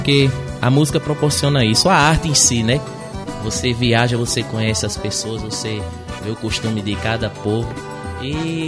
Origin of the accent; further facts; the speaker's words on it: Recife, Pernambuco, Brazil; born there; now in Campina Grande, Brazil; Nasci no Recife, sou erradicado aqui em Campina Grande, filho de uma paraibana, Lucimar, aqui de Santa Luzia, sertaneja. Uhum. Meu pai do Rio Grande do Norte, Timbaúba dos Batistas, pertinho de Caicó, Seridó Potiguar.